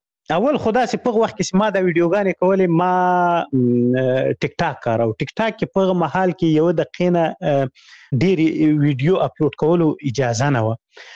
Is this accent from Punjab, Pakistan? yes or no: no; Khyber Pakhtunkhwa, Pakistan; moved away; مشهور کمپو، زه په غو کې لوی سوی یم